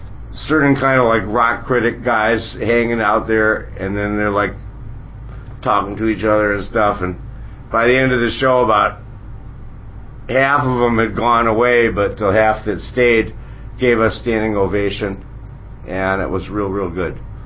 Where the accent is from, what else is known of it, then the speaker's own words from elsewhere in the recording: Michigan, United States; now in Dublin, Ireland; I'm calling from Dublin, eh? It's like, I'm really from Michigan, and I can't get rid of that accent